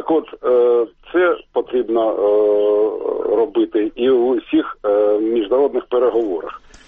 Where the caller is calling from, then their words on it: Kharkiv, Kharkiv Oblast, Ukraine; я з Харкова.